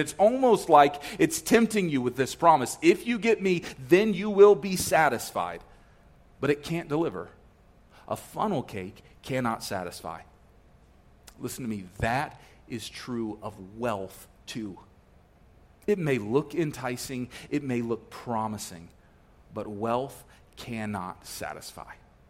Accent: Niceville, Florida, United States; I grew up in Niceville.

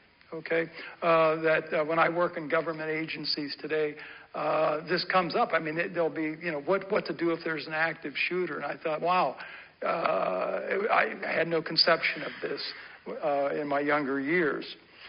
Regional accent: Gahanna, Ohio, United States; I grew up in Gahanna, and my family goes back six generations in this area. So when I grew up in Gahanna, I had a strong sense of not only growing up here, but of my heritage being here, that these are my roots.

